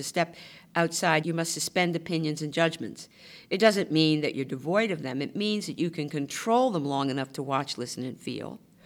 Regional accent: Baltimore, Maryland, United States; Which is my hometown.

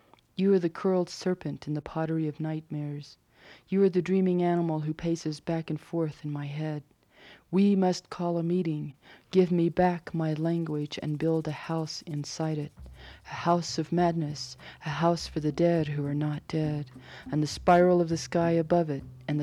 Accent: Alabama, United States; because we're from Alabama

